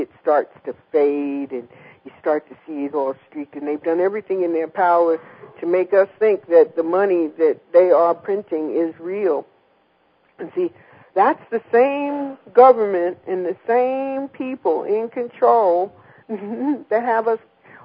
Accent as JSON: {"language": "English", "country": "United States", "said": "it was just so embarrassing as an American to have to answer a question like this"}